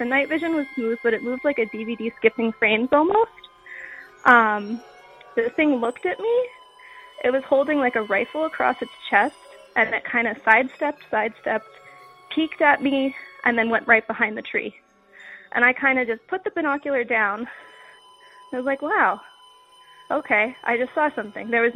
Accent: Pennsylvania, United States; I'm from Pennsylvania, and I was calling in to share

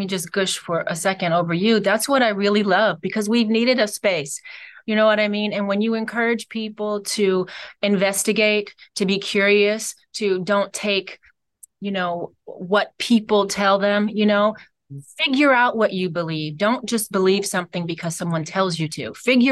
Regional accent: Cleveland, Ohio, United States; A friend of mine in Cleveland, I'm from Cleveland, Ohio

